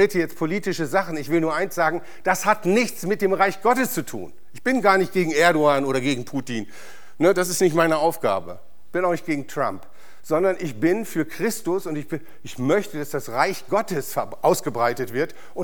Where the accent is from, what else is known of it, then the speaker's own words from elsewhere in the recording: Germany; weil ich komme aus Deutschland und bin hier aufgewachsen.